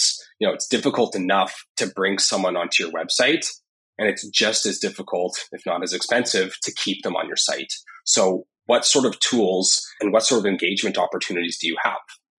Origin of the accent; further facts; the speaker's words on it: Winnipeg, Manitoba, Canada; now in Toronto, Canada; Like when I moved from Winnipeg to Toronto, aka Las Vegas, I didn't have that opportunity to see a place to rent